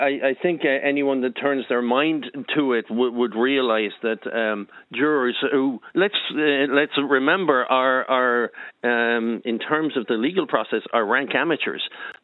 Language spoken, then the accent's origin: English; Ennis, Munster, Ireland; I was called for jury service in my hometown in Ennis